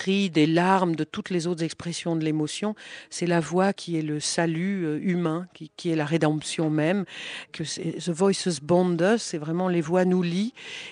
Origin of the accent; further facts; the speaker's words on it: France; D'abord parce qu'il est anglais, que je suis française